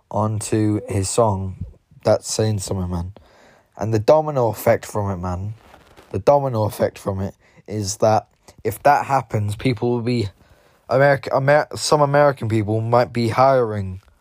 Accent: Limerick, Munster, Ireland; accent: London; I didn't want it really, because I'm from Limerick. And in my opinion, the Limerick accent sounds the best.

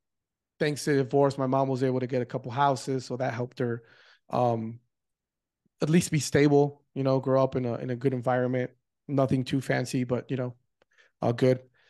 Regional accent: Oregon, United States; born there; My family moved from Mexico to the United States around the 90s. And that's, I was born in Oregon because my dad had studied abroad.

